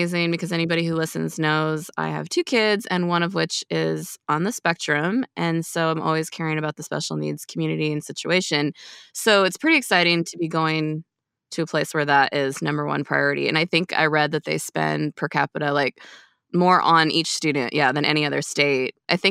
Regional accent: Montreal, Quebec, Canada; I grew up in Montreal. So in some ways, I'm sort of used to that area.

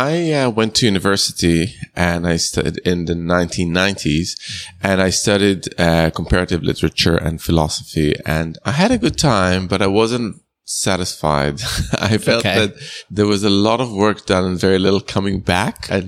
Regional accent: Jerusalem, Jerusalem District, Israel; because I grew up in Jerusalem, obviously with the Palestinian community and various Jewish communities

